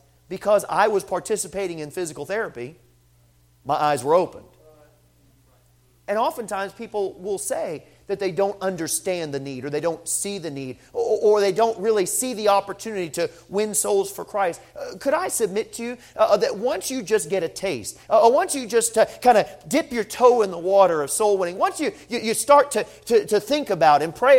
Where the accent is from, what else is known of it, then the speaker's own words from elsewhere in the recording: New England, United States; I know I'm from New England, but I know where I stand in the Bible on that.